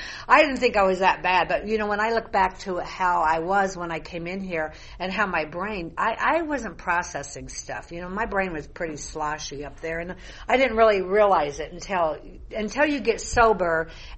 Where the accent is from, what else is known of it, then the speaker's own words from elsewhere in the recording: Iowa, United States; Anyway, I grew up in Iowa and with four brothers and parents.